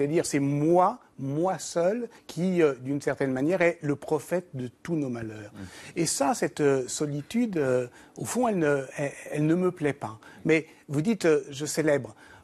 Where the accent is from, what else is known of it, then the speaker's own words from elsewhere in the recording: Italy; now in France; Et donc, je suis arrivé de l'Italie au monde et du monde à la France. C'est pas mon objet, l'histoire de France, mais on a le droit.